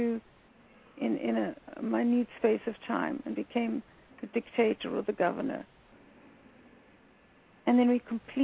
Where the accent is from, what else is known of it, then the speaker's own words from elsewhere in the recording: South Africa; growing up in South Africa, I was part and parcel of the white, if you can look at it, white supremacy.